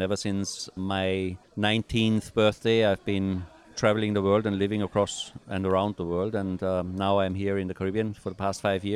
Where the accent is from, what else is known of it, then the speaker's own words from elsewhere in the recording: Austria; English is a second language; I am originally from Austria, a small village in Austria